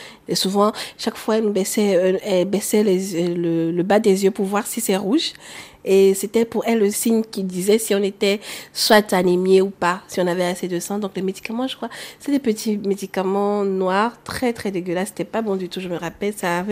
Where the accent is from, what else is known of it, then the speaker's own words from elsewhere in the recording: Togo; Il y a une tisane qu'on appelle chez nous au Togo. Je suis togolaise.